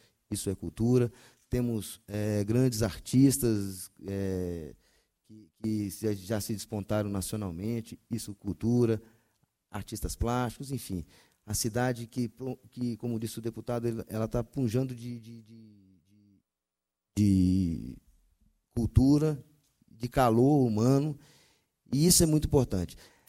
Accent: Brasília, Federal District, Brazil; aqui em Brasília nós não somos, brasiliense não é uma pessoa fria, que nós aqui nós temos muito a mostrar.

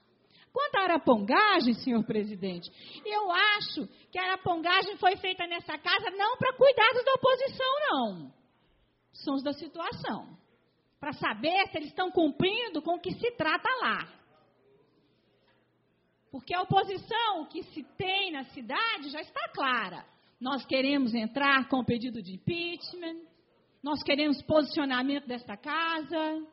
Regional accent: Brasília, Federal District, Brazil; E aí, mãe, nós vamos falar que nós somos de Brasília?

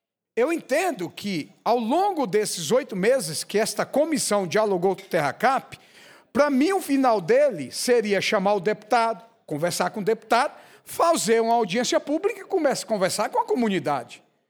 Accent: Northeast Region, Brazil; E eu que venho do Nordeste, de uma família simples

